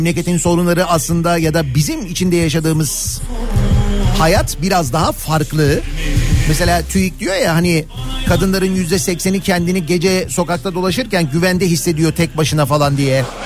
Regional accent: Fatih, Istanbul, Turkey; Hani doğma büyüme Fatihliyim, yani Fatih'in bir semtinde doğdum büyüdüm.

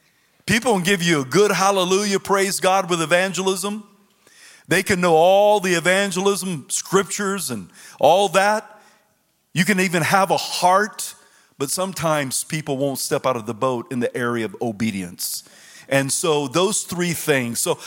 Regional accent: the South, United States; I'm from the South, and I don't speak King James.

